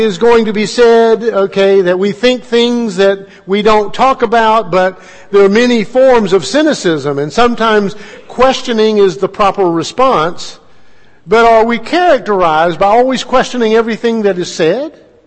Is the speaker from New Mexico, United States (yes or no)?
yes; Albuquerque, New Mexico, United States; And I say that because I came from Albuquerque, in which many of the people that we meet, it's 67% Hispanic